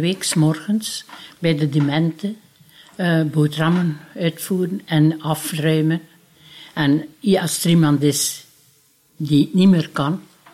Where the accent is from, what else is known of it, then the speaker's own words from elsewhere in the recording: Bavegem, Flanders, Belgium; born there; En ja, ik ben geboren in Bavegem. Ik ben getrouwd in Bavegem en nu woon ik 2 jaar... hier in de assistentiewoning.